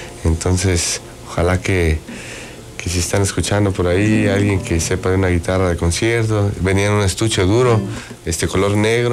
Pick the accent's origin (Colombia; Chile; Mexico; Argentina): Mexico; Tuxtla Gutiérrez, Chiapas; Soy conejo, sí. Nací aquí en Tuxtla.